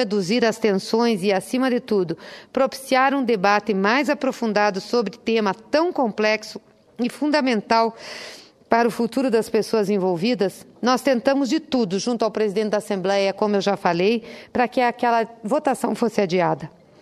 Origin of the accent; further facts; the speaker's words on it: Paraná, Brazil; como senadora, como mulher, como paranaense